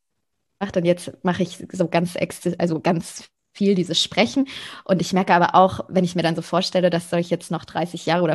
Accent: Bavaria, Germany; ich komme aus der Nähe von München.

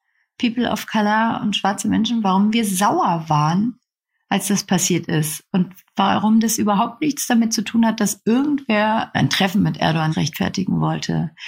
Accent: Nuremberg, Bavaria, Germany; also in Nürnberg, wo ich herkomme

